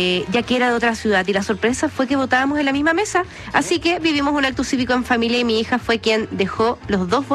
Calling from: Calama, Antofagasta, Chile; Hoy fui, como siempre, al lugar designado para votar junto a mi hija y mi pareja, como buen chileno.

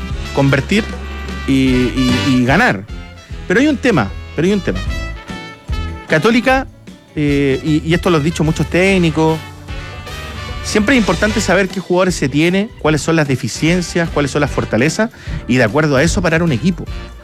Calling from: Maipú, Santiago Metropolitan Region, Chile; de Maipú.

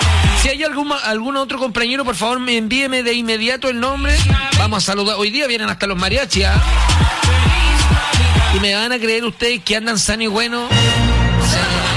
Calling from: Iquique, Tarapacá, Chile; de Iquique, y estoy saludando, bendiciones.

